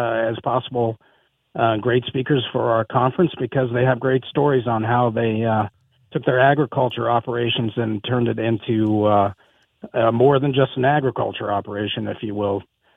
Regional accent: Montana, United States; As you stated, I grew up in Montana. I love this state. It's been very good to us, fourth generation Montanan.

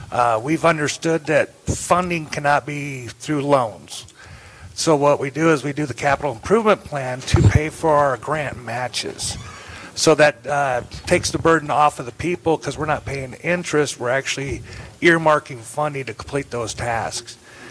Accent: Libby, Montana, United States; Well, being born and raised in Libby, I joined the Marine Corps, I was gone for 20 years. All I dreamed of was coming home just to help support my city.

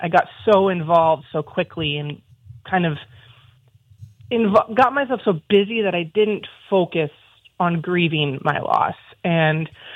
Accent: Montana, United States; Obviously, growing up in Montana, everybody gets to a mountain

